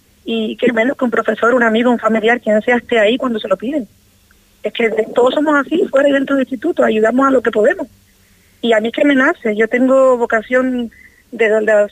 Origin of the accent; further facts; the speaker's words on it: Gran Canaria, Canary Islands, Spain; now in Fuerteventura, Spain; Yo no soy de Fuerteventura, soy de Gran Canaria. Pero ya llevo 5 años aquí